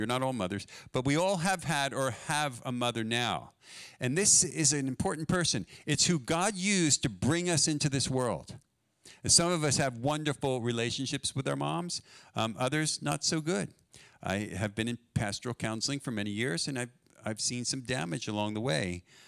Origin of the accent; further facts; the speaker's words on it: New Jersey, United States; And so I got a crash course in country music because I grew up in New Jersey.